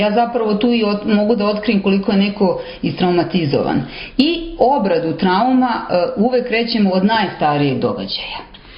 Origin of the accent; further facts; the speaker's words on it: Serbia; Ja bih čak rekla da vam kažem, kod nas u Srbiji da je do sedme godine.